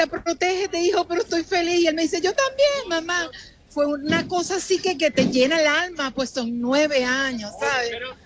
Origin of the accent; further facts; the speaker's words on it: Venezuela; somos los únicos venezolanos en el edificio